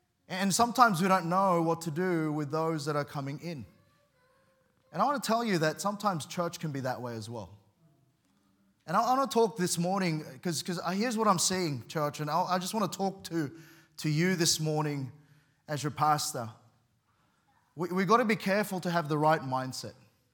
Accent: Sydney, New South Wales, Australia; I grew up in Western Sydney, forgive me.

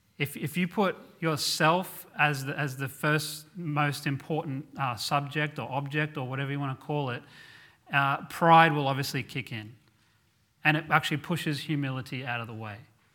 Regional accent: Australia; I'm happy to count myself as an Aussie

